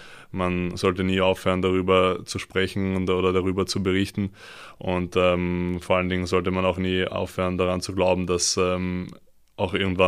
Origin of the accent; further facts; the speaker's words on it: Austria; als Österreicher